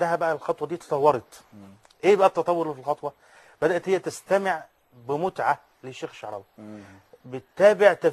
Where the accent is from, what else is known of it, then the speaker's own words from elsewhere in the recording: Egypt; وده المثل العام اللي عندنا في مصر يقول لك الممنوع مرغوب